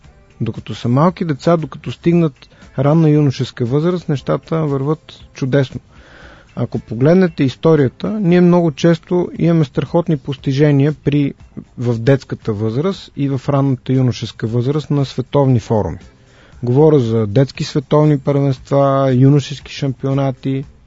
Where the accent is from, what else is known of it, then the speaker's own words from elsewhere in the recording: Sofia, Sofia City, Bulgaria; ние сме от София и ние до София, около София навсякъде има планини